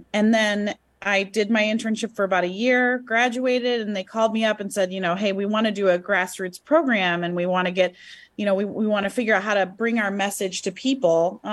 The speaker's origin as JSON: {"language": "English", "town": "Ann Arbor", "region": "Michigan", "country": "United States", "tie": "born or raised there", "said": "I grew up in Ann Arbor, Michigan. I was raised by two social workers and, you know, had kind of a interesting path to politics."}